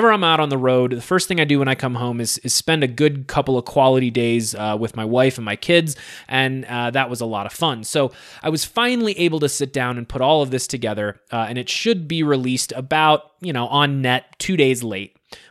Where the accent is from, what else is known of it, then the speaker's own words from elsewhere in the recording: Akron, Ohio, United States; I grew up in Akron, Ohio, so I'm a Cleveland Browns fan.